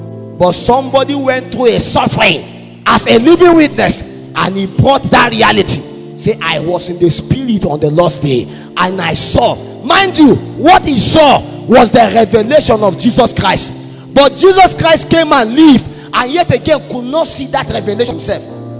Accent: Zaria, Kaduna State, Nigeria; You know, we are from Zaria. I used to eat awara.

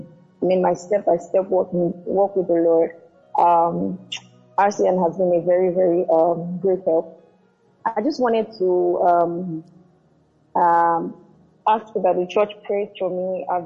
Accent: Nigeria; moved away; even before I relocated from Nigeria, this has been the case.

